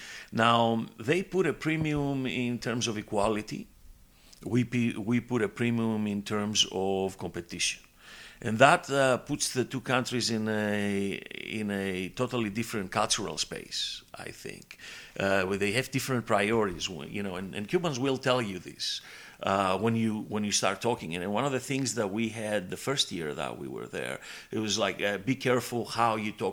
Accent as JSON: {"language": "English", "country": "Greece", "second_language": "English", "said": "I'm originally from Greece, and therefore people ask me, why not Greece, for example?"}